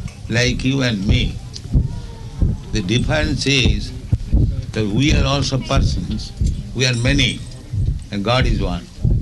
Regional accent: India; English is a second language; Otherwise, I'm Indian, I'm poor man.

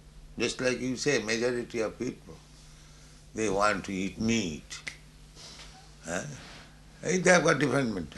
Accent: India; I mean, I am Indian. I never see any man starving and dying.

